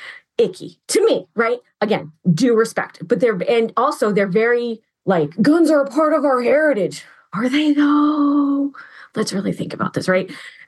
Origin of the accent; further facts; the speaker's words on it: Massachusetts, United States; born there; also born or lived in New Hampshire / Vermont; So I was born in Massachusetts and I spent most of my adult life in New Hampshire. And then like 3 years ago, I moved to Vermont.